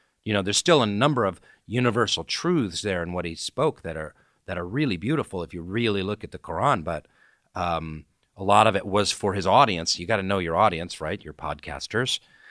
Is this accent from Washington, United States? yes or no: yes; Seattle, Washington, United States; moved away as an adult; now in New York City, United States; My parents are kind of hippie bohemian types in Seattle. And then when I went to New York City, I was 20 years old.